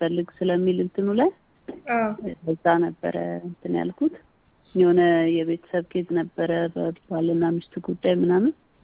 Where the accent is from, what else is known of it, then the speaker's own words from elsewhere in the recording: Addis Ababa, Ethiopia; moved away as an adult; now in Sodo, Ethiopia; እኔ የአዲስ አበባ ልጅ ነኝ፣ ግን ወላይታ ሶዶ ነው የምኖረው በዚህ ሰዓት አሁን ያለሁ።